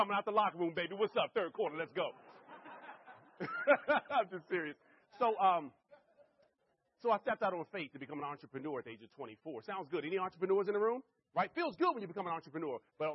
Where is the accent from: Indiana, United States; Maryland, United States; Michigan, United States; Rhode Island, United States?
Maryland, United States; born and raised in Maryland. I still live in Maryland, about 10 minutes outside of Washington, D.C.